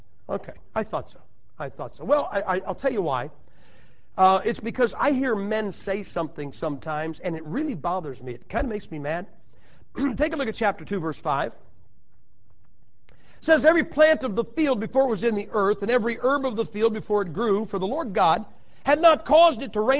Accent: Madison, Ohio, United States; I'm from Madison, Ohio. I was raised three blocks from five steel mills.

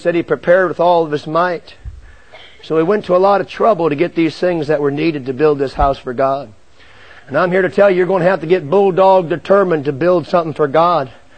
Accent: Carolina, United States; I'm from Carolina. We straight talk, Brother Ingram.

